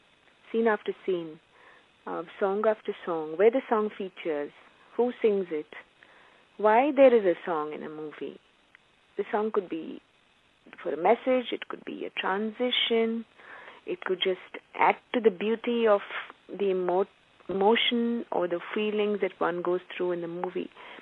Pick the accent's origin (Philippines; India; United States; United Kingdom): India; Mumbai, Maharashtra; also born or lived in Kolkata; now in Chennai, India; The reason being, I was born in Calcutta. And when I was young, a few years old, I came to Bombay. And then I now live in Chennai.